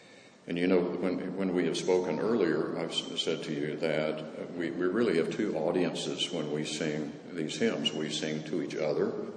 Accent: Scotland, United Kingdom; and I not being Irish, I'm Scottish, but not being Irish, I won't attempt to pronounce it

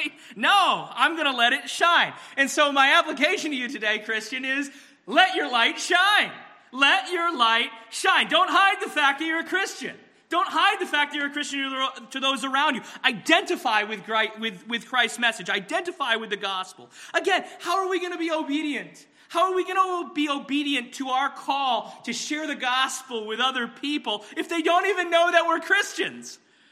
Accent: Glastonbury, Connecticut, United States; It actually reminds me of where I grew up in Glastonbury.

